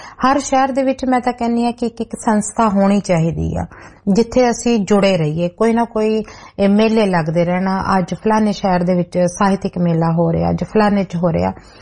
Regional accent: Punjab, India; ਮੈਂ ਉਹਨੂੰ ਆਪਣੇ ਆਪ ਨੂੰ ਪੰਜਾਬੀ ਦੱਸਦੀ ਆ ਕਿ ਮੈਂ ਪੰਜਾਬਣ ਆ, ਪੰਜਾਬ ਦੀ ਮੈਂ ਰਹਿਣ ਵਾਲੀ ਆ।

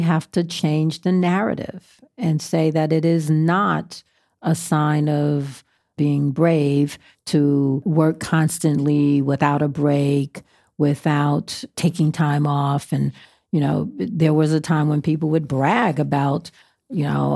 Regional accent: New York City, New York, United States; as a young girl growing up in Harlem, you know, uptown. So we're all the way downtown on the west side. I grew up all the way uptown

